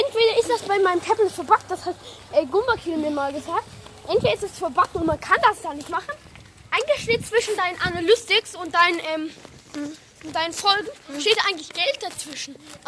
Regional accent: Germany; Ja, ich komme aus Deutschland.

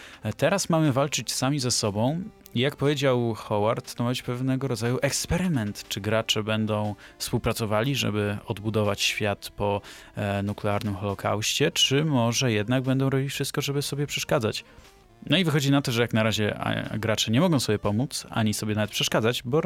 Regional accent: Swarzędz, Greater Poland Voivodeship, Poland; Ja już nie jestem ze Swarzędza

